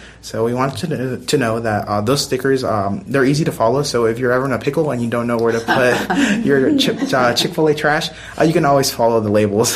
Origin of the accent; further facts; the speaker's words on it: Los Angeles, California, United States; so I'm from Los Angeles, and growing up next to the I-10, one of the busiest freeways in California